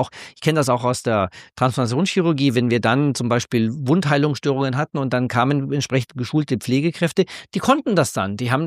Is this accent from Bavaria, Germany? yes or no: yes; Bavaria, Germany; Ich komme selber vom Land, also ich komme aus dem Allgäu und meine Eltern leben da noch und ich bin da immer wieder